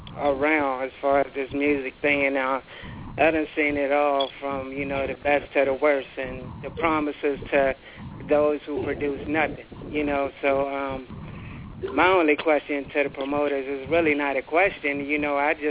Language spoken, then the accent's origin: English; Richmond, Virginia, United States; Yeah, this is … I'm the artist from Richmond, Virginia